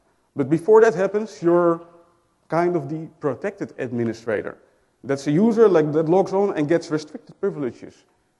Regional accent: Netherlands; English is a second language; I'm from the Netherlands, so excuse me for my accent, I can't help it.

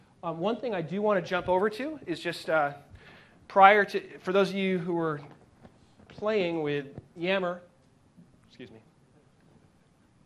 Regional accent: Boston, Massachusetts, United States; But I am from Boston. We are very proud.

